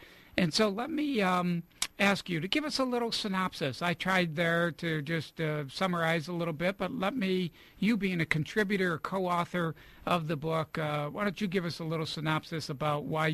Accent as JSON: {"language": "English", "region": "New York", "country": "United States", "said": "I'm from New York, you know, so I'm like, okay, point taken."}